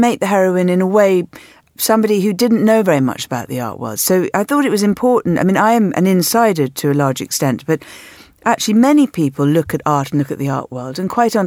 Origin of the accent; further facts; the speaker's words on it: London, United Kingdom; I grew up in London